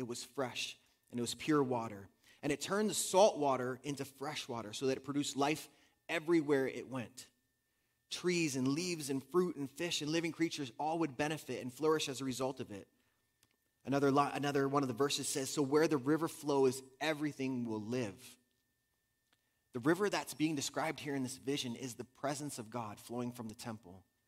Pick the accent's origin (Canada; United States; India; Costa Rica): Costa Rica; Growing up in Costa Rica, my family would often take us to the ocean, take us to the beach. And in Costa Rica, we have some amazing surf